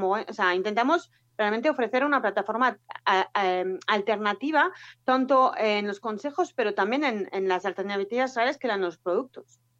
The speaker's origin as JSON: {"language": "Spanish", "country": "France", "moved": "yes", "lives_now": "Bilbao, Spain", "said": "soy francesa, pero llevo ya casi 15 años, 14 años viviendo en Bilbao."}